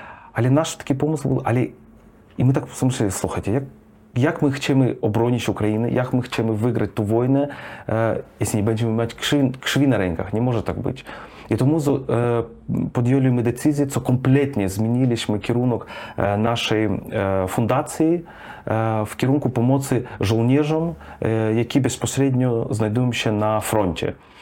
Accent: Kherson, Kherson Oblast, Ukraine; Polish is a second language; moved away as an adult; also born or lived in Germany; now in Poland; pochodzę z południa Ukrainy, z Chersonia. Kiedy miałem 22 lata, pojechałem do Niemiec studiować

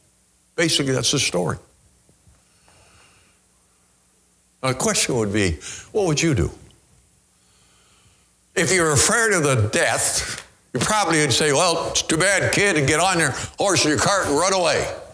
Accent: Canada; I grew up in Canada. A lot of our stories were about England, Europe.

